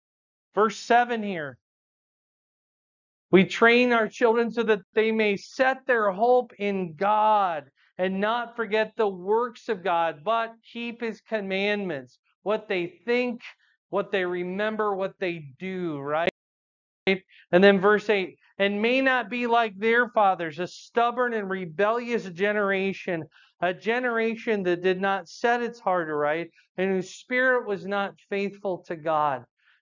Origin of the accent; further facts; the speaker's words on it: Fort Dodge, Iowa, United States; We'd already moved to Cedar Rapids by then. I grew up in Fort Dodge.